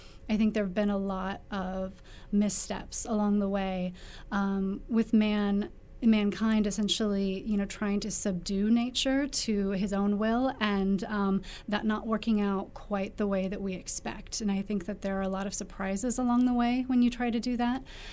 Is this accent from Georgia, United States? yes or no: no; Kearney, Nebraska, United States; So, like you mentioned, I grew up outside of Kearney. We were up north on an acreage and we lived by a creek.